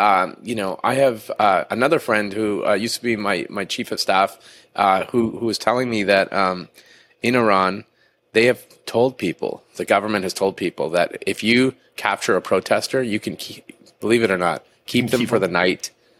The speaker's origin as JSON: {"language": "English", "country": "Canada", "said": "I'm Canadian"}